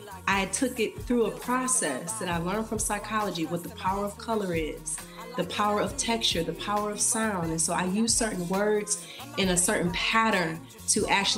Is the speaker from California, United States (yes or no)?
no; Detroit, Michigan, United States; I grew up in Detroit, and my family life, church-going folk.